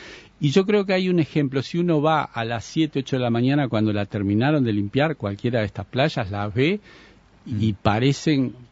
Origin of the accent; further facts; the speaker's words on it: Montevideo, Uruguay; yo nací en Malvin y fui hasta mis 13, 14 años, yo qué sé, desde octubre hasta marzo, abril, a la playa en Malvin.